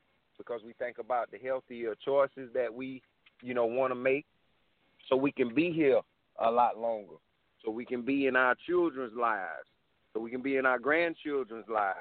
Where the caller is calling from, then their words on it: South Carolina, United States; Uncle Jatinev … I'm calling from South Carolina.